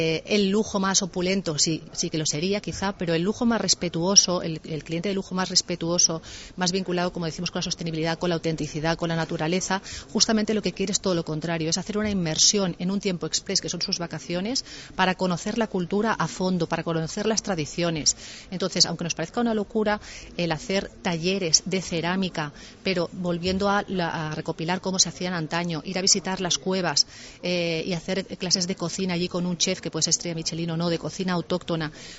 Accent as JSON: {"language": "Spanish", "town": "Barcelona", "region": "Catalonia", "country": "Spain", "tie": "born there", "lives_now": "Madrid, Spain", "said": "los que venimos de grandes ciudades, ¿no? Yo nací en Barcelona, vivo ahora en Madrid. He ido mucho a las Islas Baleares."}